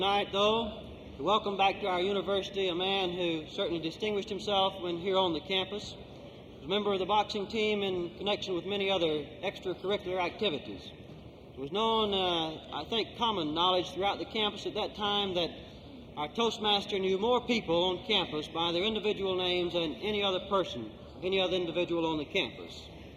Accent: Trenton, Florida, United States; perhaps his small hometown of Bluntstown and my hometown of Trenton, or some of the smallest towns in the state of Florida

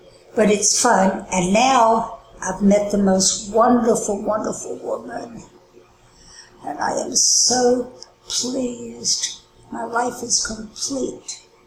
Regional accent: Durham, North Carolina, United States; born there; I moved from North Carolina down to Miami. Because I had a lot of back trouble. My parents moved down there because they thought the heat would help.

